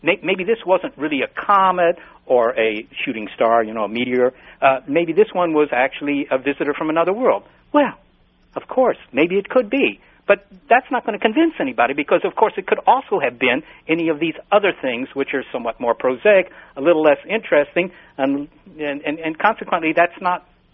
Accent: Virginia, United States; Well, where I grew up in Virginia, the ground didn't absorb water either

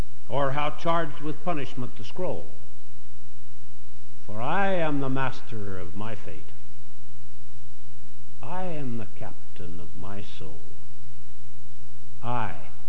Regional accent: Chinook, Montana, United States; I grew up in Chinook. I was second born of seven sons of a tough old Montana pioneer lawyer.

